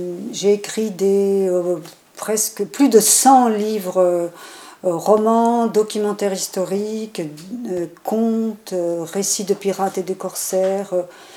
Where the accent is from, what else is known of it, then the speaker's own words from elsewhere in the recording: Normandy, France; now in Albi, France; Je suis née en Normandie, en Haute-Normandie, au ras des falaises. Et donc, mon enfance a été vraiment tournée vers la mer. Et puis, depuis 2006, j'habite à Albi et je suis ravie de vivre maintenant dans cette Occitanie